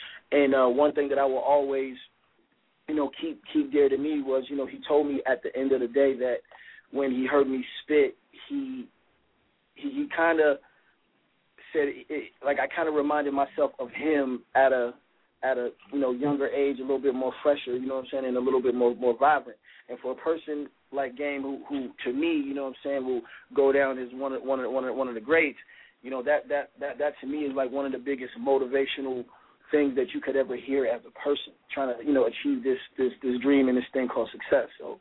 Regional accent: Arizona, United States; also born or lived in Philadelphia; I was born in, you know, in Philly, you know what I'm saying? But I was raised out there in Arizona, you know what I mean?

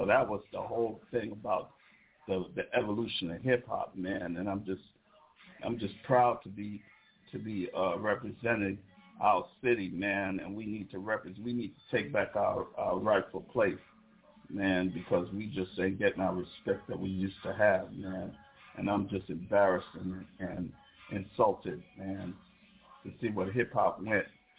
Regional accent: New York City, New York, United States; I'm from Crown Heights, Brooklyn, in the house.

